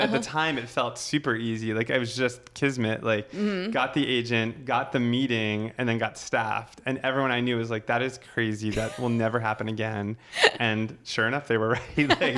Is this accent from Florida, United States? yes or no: yes; Boca Raton, Florida, United States; also born or lived in Long Island, New York; So I grew up in Boca Raton, Florida, in Long Island, New York, to a Jewish family.